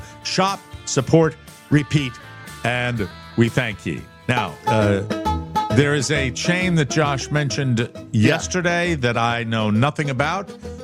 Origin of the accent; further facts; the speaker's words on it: Connecticut, United States; I knew a thief back in my hometown in Connecticut